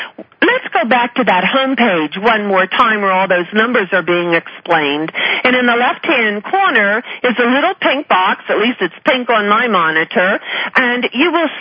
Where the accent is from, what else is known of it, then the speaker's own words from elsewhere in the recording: Colorado, United States; in Niwot, which is near my hometown here